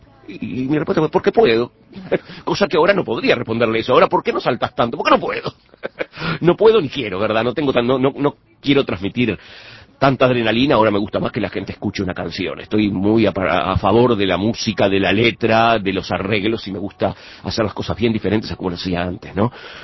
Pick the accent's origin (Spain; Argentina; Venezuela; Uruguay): Uruguay; Montevideo; Hoy por hoy soy un montevideano que hace música